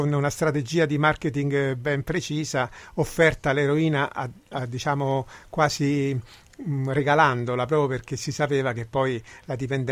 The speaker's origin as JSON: {"language": "Italian", "town": "Rome", "region": "Lazio", "country": "Italy", "said": "Io, da romano e appunto non coevo di questo racconto, ma perché sono leggermente più giovane"}